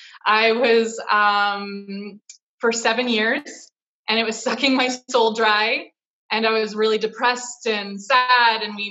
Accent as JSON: {"language": "English", "town": "Peterborough", "region": "Ontario", "country": "Canada", "said": "I am from Peterborough, Ontario, which is 2 hours outside of Toronto."}